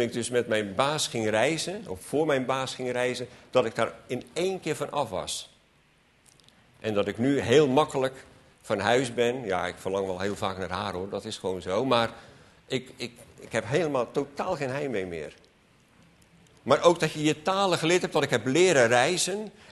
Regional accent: South Holland, Netherlands; Ja, ik kom uit Westland, dus dan heb je de groentehandel en de citrushandel.

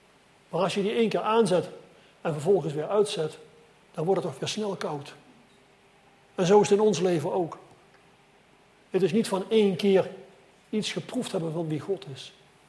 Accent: Sliedrecht, South Holland, Netherlands; waar ik vandaan kom, in Sliedrecht

